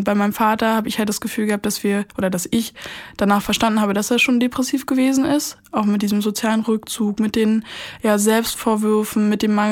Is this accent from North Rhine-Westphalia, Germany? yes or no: no; Brandenburg, Germany; Ich komme nicht aus Berlin. Ich bin in Brandenburg groß geworden und wir haben da 2 Häuser.